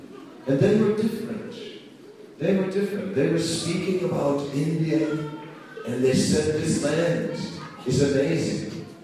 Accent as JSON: {"language": "English", "country": "Netherlands", "moved": "yes", "said": "But I came from the Netherlands, and there was too much"}